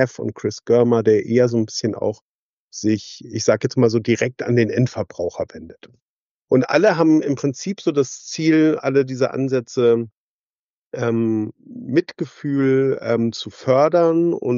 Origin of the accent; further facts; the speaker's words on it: Schleswig-Holstein, Germany; also born or lived in Hamburg; Ich komme hier aus dem Norden, aus Schleswig-Holstein und Hamburg